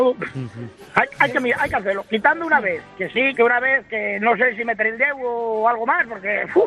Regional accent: Asturias, Spain; yo soy de Asturias

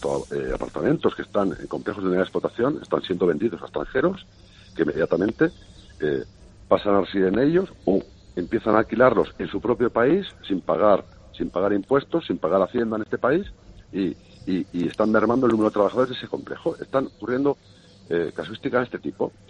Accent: Basque Country, Spain; born there; yo soy nacido en el País Vasco

